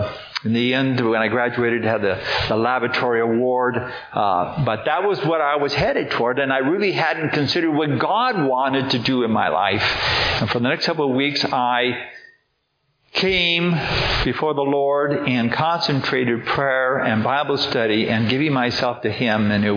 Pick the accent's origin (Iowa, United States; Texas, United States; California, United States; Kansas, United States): California, United States; Coffee Creek; I grew up in Coffee Creek. Actually, we moved to Trinity County in 1963 and lived down in Ruth and Xenia.